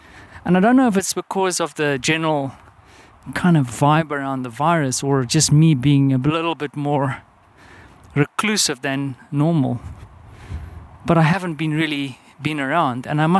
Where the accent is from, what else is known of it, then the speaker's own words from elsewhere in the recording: South Africa; I mean, I am South African.